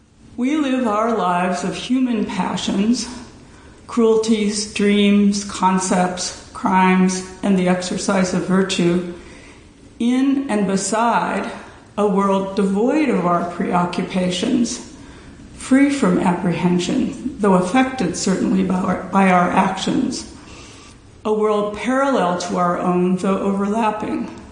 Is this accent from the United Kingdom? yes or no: no; Youngstown, Ohio, United States; it's the very first place I ever remember as a young girl growing up in Youngstown, Ohio, that I really longed to visit.